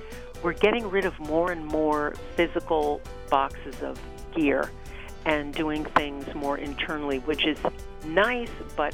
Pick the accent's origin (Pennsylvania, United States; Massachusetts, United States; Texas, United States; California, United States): California, United States; San Francisco; Maybe more time back there than I was in my hometown of San Francisco